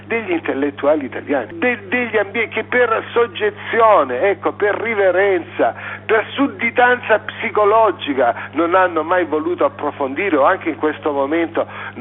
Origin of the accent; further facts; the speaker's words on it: Lecce, Apulia, Italy; born there; moved away as an adult; now in Turin, Italy; Io vivo a Torino da 30 anni, io sono nato a Lecce, sono, come dire, venuto a Torino all'età di 20 anni, 20, 20, 21 per continuare gli studi, poi mi sono fermato